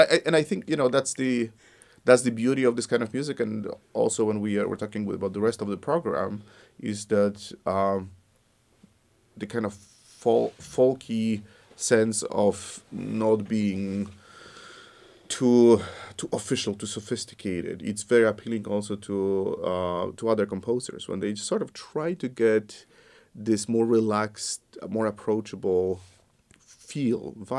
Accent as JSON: {"language": "English", "country": "Poland", "tie": "born or raised there", "said": "when I was growing up in Poland, you know, there's few composers that are world renowned"}